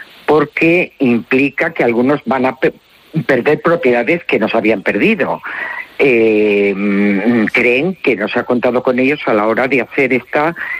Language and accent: Spanish; El Paso, Canary Islands, Spain; Ha habido también en mi pueblo, El Paso, gente que tiene casas vacías y no las ha querido alquilar.